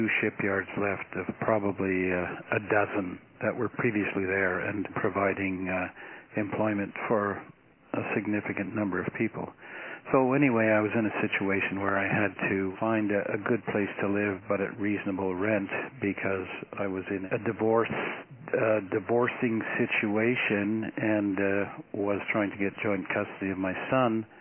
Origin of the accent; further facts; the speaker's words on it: Montreal, Quebec, Canada; moved away as an adult; now in Vancouver, Canada; I was born in Montreal and grew up there, left in my 20s, so have been in Vancouver for 40 years.